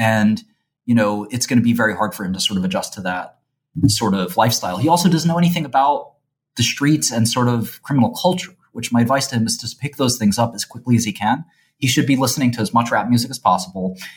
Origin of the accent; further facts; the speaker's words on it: Brooklyn, New York, United States; I come from the Albanian community, which is a very rough and tumble place. I come from the sort of streets of Brooklyn and a very sort of modest neighborhood.